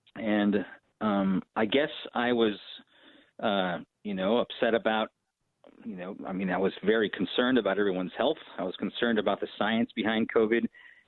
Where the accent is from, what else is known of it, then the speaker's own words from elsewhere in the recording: Stevens Point, Wisconsin, United States; I grew up in Stevens Point, Wisconsin. I went there until high school